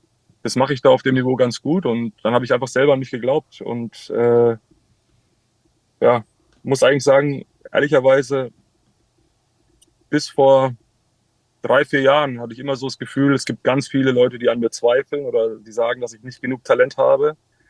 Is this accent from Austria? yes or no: no; Würzburg, Bavaria, Germany; born there; es war für mich als gebürtiger Würzburg immer eine Herzensangelegenheit, für Würzburg zu spielen.